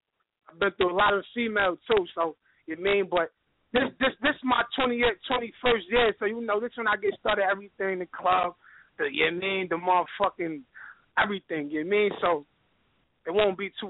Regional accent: Jersey City, New Jersey, United States; I'm next up. Like, I'm from Jersey City.

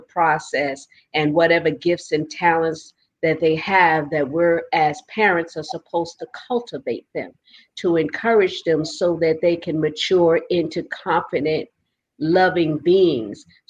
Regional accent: New York, United States; so I'm always excited being a New Yorker to actually feel a little crisp air every now and then.

